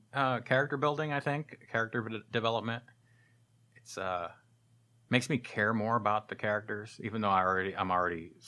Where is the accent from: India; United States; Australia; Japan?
United States; New Jersey; born there; And my family and I was born in New Jersey. And I remember when I was a kid, we lived in an apartment above a pharmacy, like a retail pharmacy.